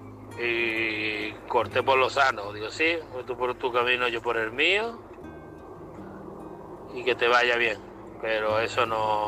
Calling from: Málaga, Andalusia, Spain; corresponsal de Málaga.

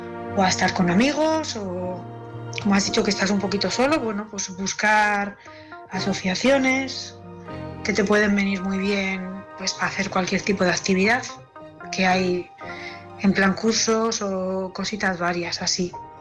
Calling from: Bilbao, Basque Country, Spain; de Bilbao

